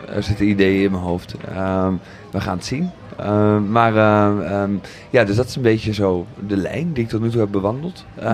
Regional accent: Zoetermeer, South Holland, Netherlands; moved away as an adult; Ik ben opgegroeid in Zoetermeer.

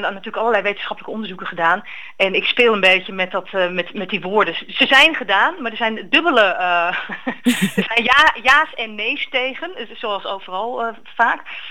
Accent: The Hague, South Holland, Netherlands; Ik kom zelf ook uit Den Haag.

